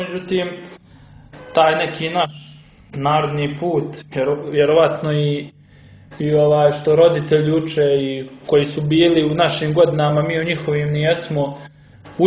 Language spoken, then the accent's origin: Serbian; Montenegro; Znate kako je to kod nas u Crnoj Gori, prvo pa muško, pa to se slavi. Tako imamo taj neki mentalitet